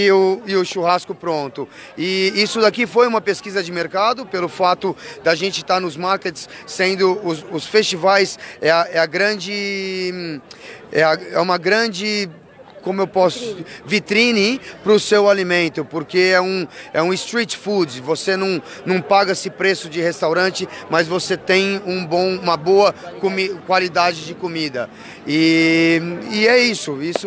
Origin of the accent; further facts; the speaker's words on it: Descalvado, São Paulo, Brazil; Nós somos de Descalvado, interior de São Paulo. E uma cidade pequena de 35 mil habitantes, mas depois se mudamos para São Paulo